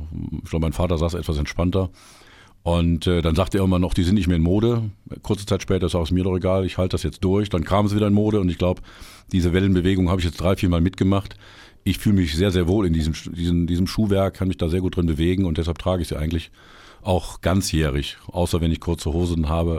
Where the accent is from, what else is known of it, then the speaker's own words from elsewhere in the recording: Aachen, North Rhine-Westphalia, Germany; born there; now in Erfurt, Germany; ich lebe jetzt seit 22 Jahren in Erfurt, aber ich bin in Aachen geboren. Und Aachen ist als rheinländische Hochburg ja karnevalsverseucht, sage ich mal ganz vorsichtig.